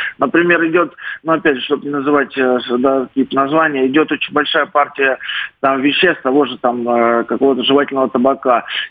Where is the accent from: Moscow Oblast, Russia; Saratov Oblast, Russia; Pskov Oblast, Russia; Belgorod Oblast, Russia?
Belgorod Oblast, Russia; Belgorod; я уроженец города Белгорода, я там начал работу по реабилитации